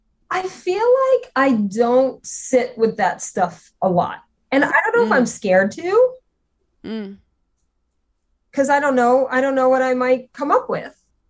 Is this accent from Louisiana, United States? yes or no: yes; Louisiana, United States; I'm not, but I'm probably equal as I'm Cajun and I'm from Louisiana.